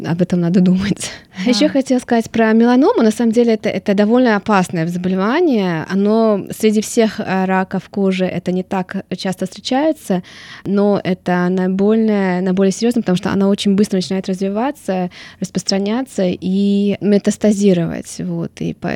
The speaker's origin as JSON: {"language": "Russian", "country": "Estonia", "lives_now": "Australia", "said": "Я сама из Прибалтики, когда я видела солнце в Прибалтике, в Эстонии, я сразу выбегала"}